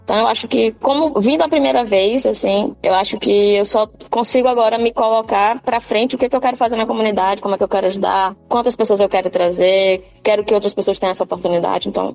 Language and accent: Portuguese; Natal, Rio Grande do Norte, Brazil; Eu sou de Natal, faço parte da comunidade Palheiros Natal.